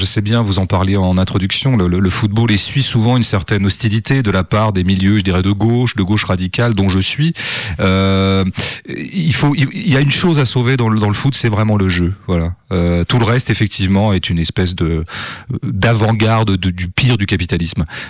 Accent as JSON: {"language": "French", "region": "Pays de la Loire", "country": "France", "tie": "born or raised there", "said": "Je suis natif de Vendée, dans la Vendée Sud, qui est une Vendée plus républicaine que, je dirais, le nord de la Vendée"}